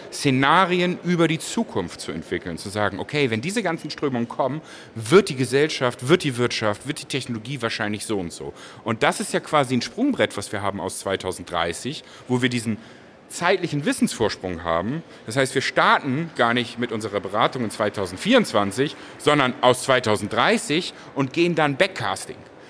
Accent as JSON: {"language": "German", "region": "Hamburg", "country": "Germany", "said": "Hamburg zum Beispiel, wo ich herkomme"}